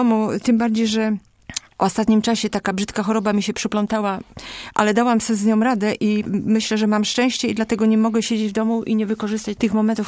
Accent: Poznań, Greater Poland Voivodeship, Poland; jestem poznańska pyra

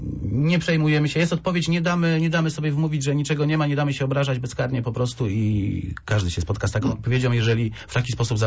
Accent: Poznań, Greater Poland Voivodeship, Poland; jesteśmy my, poznaniacy, wielkopolanie, z niego dumni. Każdy praktycznie tu w Wielkopolsce miał kogoś w rodzinie, kto walczył w powstaniu

